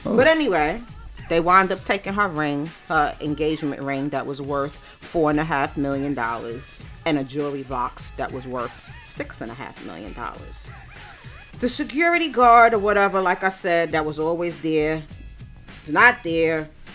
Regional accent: Brooklyn, New York, United States; I'm from Bedford-Stuyvesant, Brooklyn.

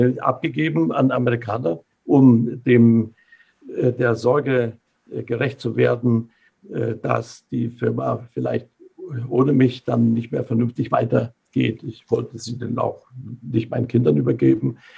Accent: Saxony, Germany; born there; Oder ich habe in der Oberlausitz, wo ich geboren bin, da baue ich in dem elterlichen Betrieb

